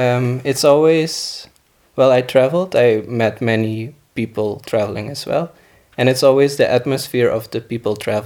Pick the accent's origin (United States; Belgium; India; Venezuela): Belgium; English is a second language; now in Spain; I'm from Belgium, and I'm now an Erasmus student in Spain for this year.